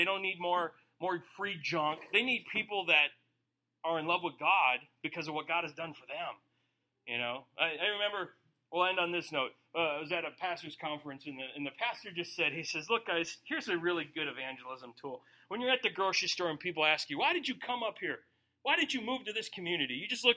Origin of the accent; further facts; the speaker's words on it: St. Paul, Minnesota, United States; People are like, where are you from? St. Paul. Why did you leave civilization in the first world to come up here?